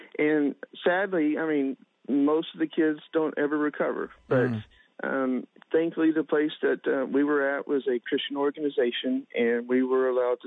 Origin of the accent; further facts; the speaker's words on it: Texas, United States; I'm from Texas, and so I spend time there.